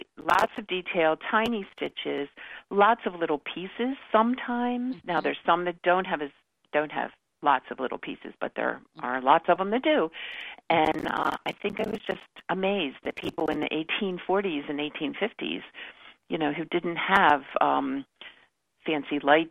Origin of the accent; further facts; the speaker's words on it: Baltimore, Maryland, United States; I was born in Baltimore. I grew up in Baltimore. I've lived in Baltimore all my life.